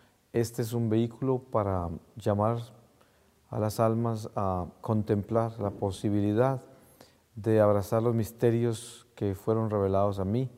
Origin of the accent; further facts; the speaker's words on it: Colombia; nací en Colombia, en un pueblo pequeño en las montañas de los Andes. Nací en una familia católica y crecí con todas las enseñanzas de la Iglesia Católica, las tradiciones de la Iglesia Católica.